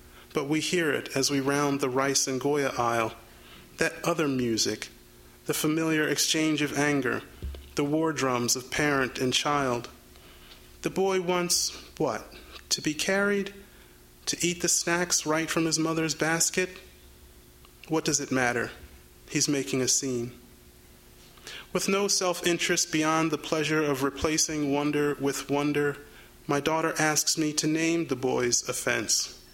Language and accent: English; New Jersey, United States; But it is no way biographical. I'm from South Jersey. and so this is wholly an act of appropriation.